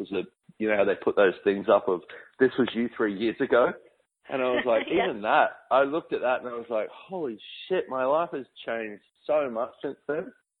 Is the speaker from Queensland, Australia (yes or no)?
yes; Sunshine Coast, Queensland, Australia; especially where I grew up in the Sunshine Coast, Queensland, Australia, which is so like small life syndrome of magnitude